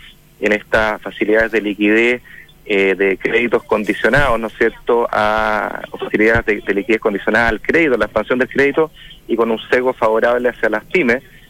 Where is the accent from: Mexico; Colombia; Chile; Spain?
Chile; como chilenos